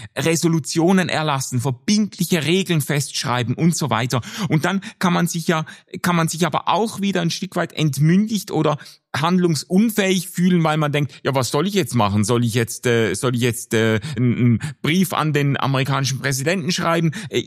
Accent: Switzerland; und jetzt als Schweizer ist ja auch immer so

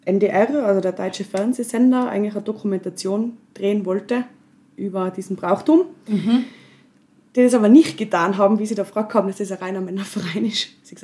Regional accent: Innsbruck, Tyrol, Austria; also ich bin ja eine Innsbruckerin

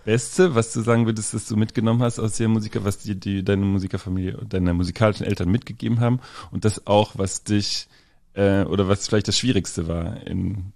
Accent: Gelsenkirchen, North Rhine-Westphalia, Germany; born there; Als gebürtiger Gelsenkirchener

